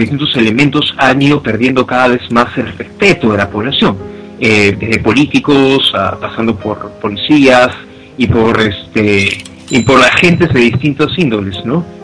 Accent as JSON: {"language": "Spanish", "country": "Peru", "said": "como peruanos tenemos que ir fomentando."}